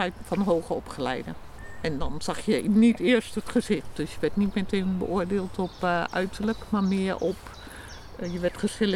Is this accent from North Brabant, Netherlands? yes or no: no; Overijssel, Netherlands; Ik kom zelf uit Overijssel, waar de noberschap natuurlijk heel erg is.